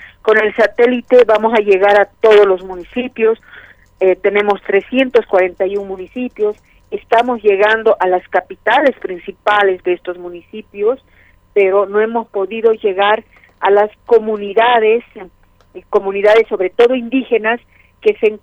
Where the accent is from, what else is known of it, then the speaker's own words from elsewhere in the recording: Bolivia; Es una alegría muy grande la que tenemos como bolivianos